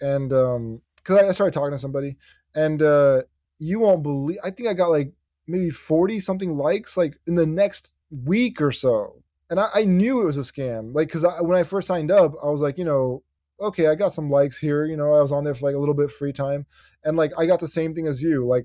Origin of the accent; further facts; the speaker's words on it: India; You know, I'm Indian and they targeted Indian people before they started reaching out to other people.